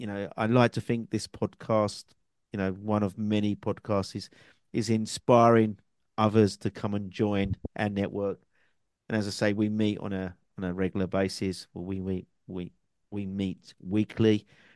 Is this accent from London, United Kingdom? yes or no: yes; London, United Kingdom; accent: London; My English is from London, so I have an accent. I talk around the world, so sometimes my accent blurs a little bit.